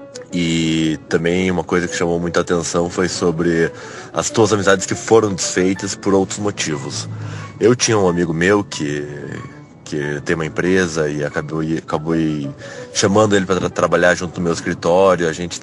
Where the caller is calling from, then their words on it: Curitiba, Paraná, Brazil; sou de Curitiba.